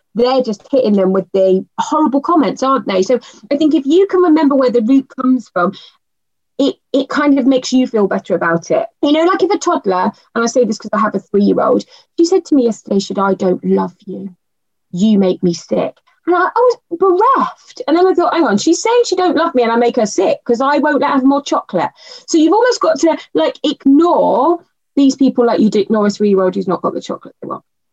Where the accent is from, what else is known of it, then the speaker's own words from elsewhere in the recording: United Kingdom; Because I think what we do, we're very British, aren't we? We've got that stiff upper lip, we'll take too many things and then we'll explode.